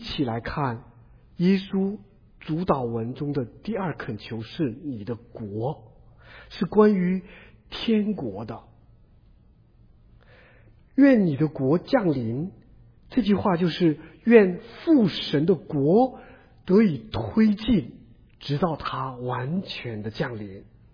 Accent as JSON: {"language": "Chinese", "country": "China", "lives_now": "United States", "said": "我们从中国来到美国，需要在美国获得合法的身份"}